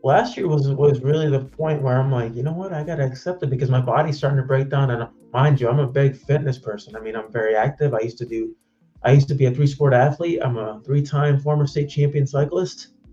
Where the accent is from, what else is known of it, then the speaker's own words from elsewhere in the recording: Florida, United States; Oh, Florida. If I'm from Florida, and if it gets down to like 45, 40 degrees, I'm freezing.